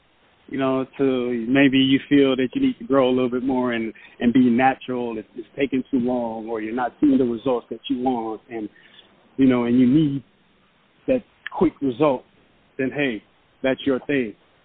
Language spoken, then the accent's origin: English; California, United States; now in Arizona, United States; Because I'm from California, so, and I live in Arizona, so, you know, just seeing, you know, being able to be around, you know, ocean, getting that ocean breeze